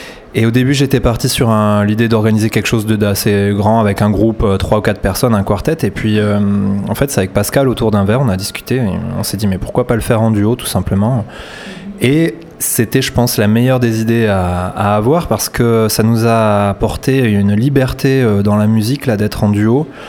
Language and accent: French; Montpellier, Occitanie, France; moved away as an adult; now in Paris, France; Alors, en effet, je viens de Montpellier et je suis arrivé en novembre à Paris, novembre 2016.